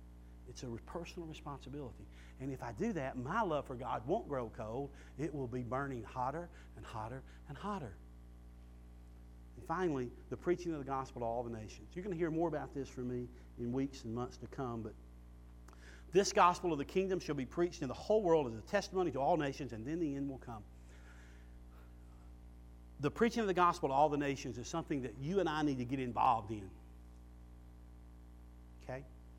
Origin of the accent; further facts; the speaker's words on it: the South, United States; I mean, I'm from the South. The only really grape I know anything about is a muscadine.